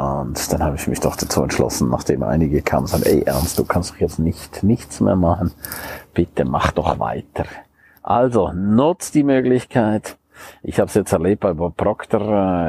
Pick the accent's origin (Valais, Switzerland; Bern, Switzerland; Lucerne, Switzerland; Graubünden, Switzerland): Graubünden, Switzerland; St. Moritz; Ich liebe natürlich auch den Winter in meiner Heimat. In St. Moritz